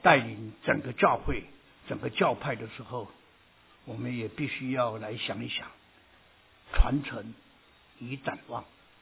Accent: Taiwan; 我们从台湾来

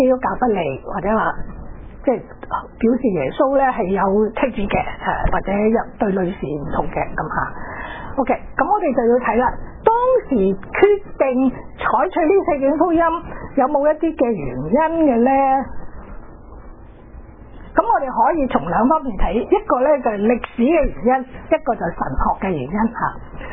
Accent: China; 比我哋中国人以前嗰啲卜斋咧

